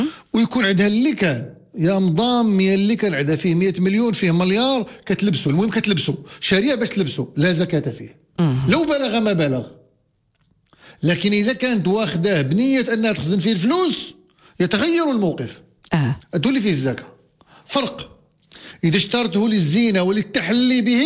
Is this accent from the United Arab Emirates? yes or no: no; Morocco